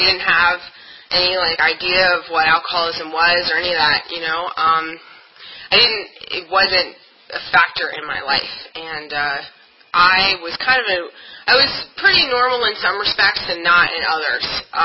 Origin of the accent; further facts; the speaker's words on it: Washington, District of Columbia, United States; And I'm a born and raised Washingtonian. I grew up on Capitol Hill.